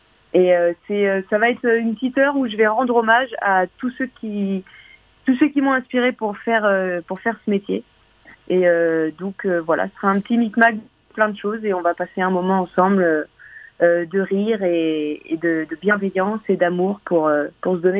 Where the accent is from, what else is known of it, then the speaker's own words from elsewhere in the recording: Pays de la Loire, France; notamment moi je viens de Vendée, donc je demande si les gens connaissent la Vendée